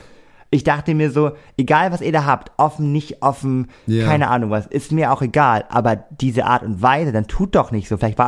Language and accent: German; Cuxhaven, Lower Saxony, Germany; und dann war ich noch eine Woche in meiner Heimat in Cuxhaven.